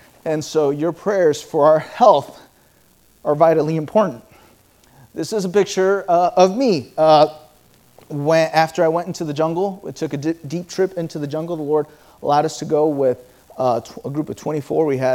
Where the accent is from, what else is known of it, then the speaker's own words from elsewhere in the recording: Caracas, Capital District, Venezuela; now in United States; if you stand on the top floor, you can actually see the building where I grew up in Caracas.